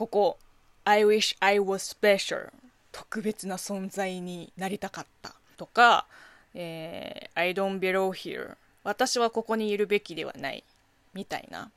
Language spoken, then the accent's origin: Japanese; China; この番組は中国生まれ中国育ちの私